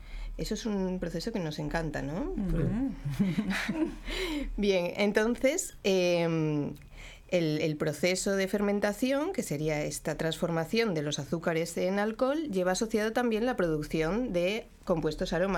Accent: Asturias, Spain; moved away; Yo soy española, soy de Asturias, del norte de España.

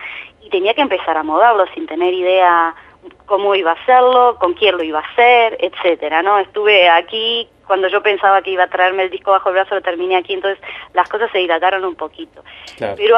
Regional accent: Uruguay; now in Spain; intento que el acento no se me vaya, eso sí, porque ante todo yo soy una música uruguaya que está viviendo en España, pero no quiero perder mi acento.

